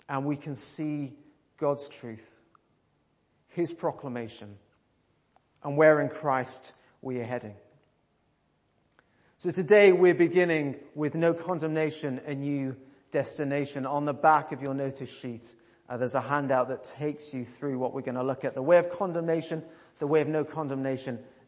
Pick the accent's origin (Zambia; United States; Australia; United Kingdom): United Kingdom; Now, of course, we're British, so we don't show this.